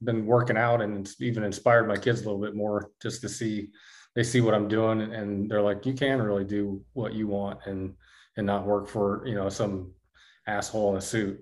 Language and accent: English; Seattle, Washington, United States; also born or lived in Muskegon, Michigan / Missouri / Dallas / Houston; now in Alabama, United States; I'm in Alabama near Mobile, but closer to the beach. So I grew up in Seattle, kind of. Then my parents moved us to Missouri.